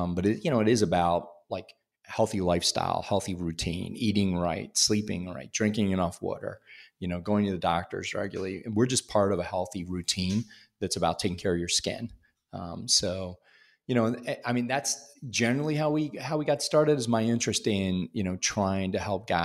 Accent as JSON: {"language": "English", "region": "East Coast", "country": "United States", "tie": "born or raised there", "lives_now": "Chicago, United States", "said": "You know, I'm born and raised on the East Coast."}